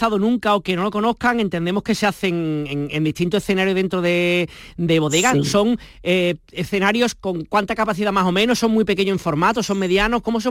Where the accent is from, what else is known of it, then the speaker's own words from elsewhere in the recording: Andalusia, Spain; para los que somos andaluces